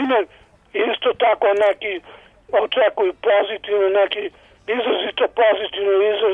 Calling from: Ćuprija, Šumadija and Western Serbia, Serbia; Ja sam iz Ćuprije.

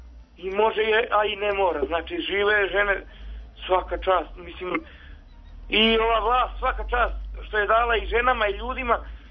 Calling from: Trlić, Šumadija and Western Serbia, Serbia; Mi, ja sam iz Trlića kod Uba.

